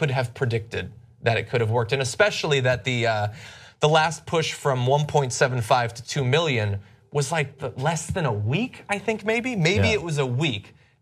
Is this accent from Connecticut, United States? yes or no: yes; Connecticut, United States; $27 from Maria in Connecticut, my home state